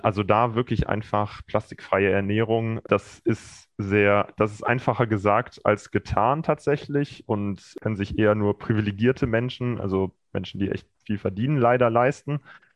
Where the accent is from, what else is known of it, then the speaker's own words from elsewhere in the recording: Cologne, North Rhine-Westphalia, Germany; now in Freiburg, Germany; ich bin in Köln aufgewachsen, es war eine bewusste Entscheidung von mir, nach Freiburg zu ziehen.